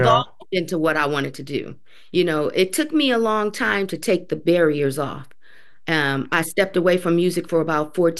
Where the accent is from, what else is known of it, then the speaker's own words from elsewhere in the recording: Flint, Michigan, United States; She's a Midwest girl, just like me. I grew up in Flint, Michigan.